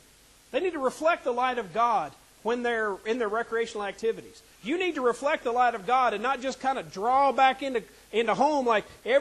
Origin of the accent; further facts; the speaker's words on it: the South, United States; accent: Southern; Now, I was raised in the South. I don't know if you can hear any Southern in me. You could probably get some of my Southernness the longer you're around me.